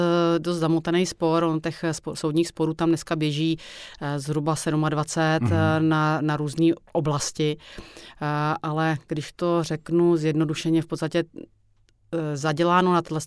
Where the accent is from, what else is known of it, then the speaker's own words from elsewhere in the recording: Nové Město nad Metují, Hradec Králové Region, Czechia; já pocházím z Nového města na Metují a samozřejmě jsem vnímala tu značku od malička.